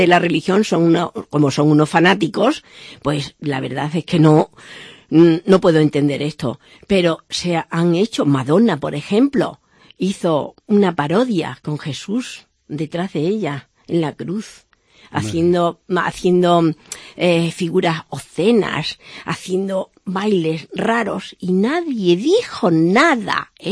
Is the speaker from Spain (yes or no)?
yes; Cáceres, Extremadura, Spain; yo adoro mi tierra, porque ¿quién no quiere a su madre? Mi tierra es mi madre, es Cáceres.